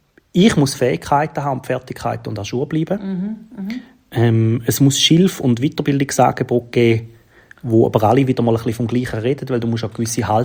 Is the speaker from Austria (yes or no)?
no; Eastern Switzerland, Switzerland; Wir haben bei uns in der Ostschweiz zum Beispiel jetzt die grosse IT-Bildungsoffensive